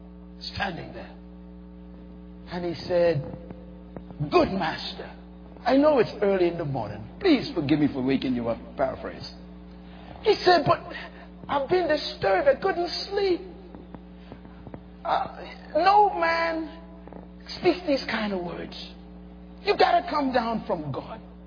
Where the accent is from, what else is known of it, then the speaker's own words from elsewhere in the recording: Bahamas; born there; I was born in the Bahamas, so I didn't have to become a citizen.